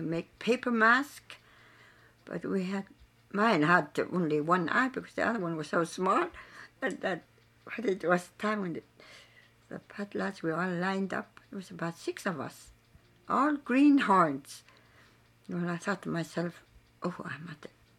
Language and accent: English; Bethel, Alaska, United States; now in Holy Cross, United States; From Bethels.